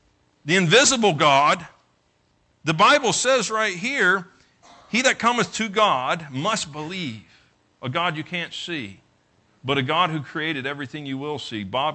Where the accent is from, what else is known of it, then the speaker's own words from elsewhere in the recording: Florida, United States; I came from Podunkville, Florida.